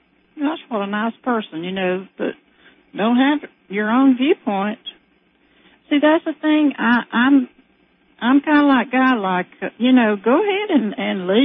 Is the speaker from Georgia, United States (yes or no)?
yes; Georgia, United States; I don't know what I am, a redneck or a cracker or whatever. They used to call us Georgia crackers.